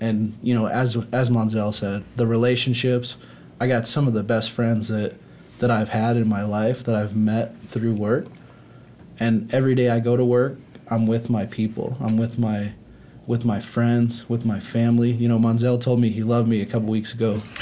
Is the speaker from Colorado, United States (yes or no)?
yes; Denver, Colorado, United States; I grew up in Denver, he would take me to the local Air Force base, and we would watch airplanes take off.